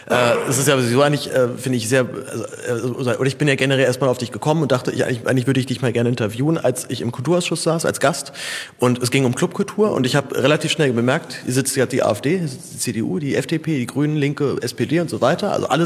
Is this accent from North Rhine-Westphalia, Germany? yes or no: no; Berlin, Germany; Also ich kenne halt so diesen Akademiker, Bildungsbürger-Kram so aus Zehlendorf, wo ich aufgewachsen bin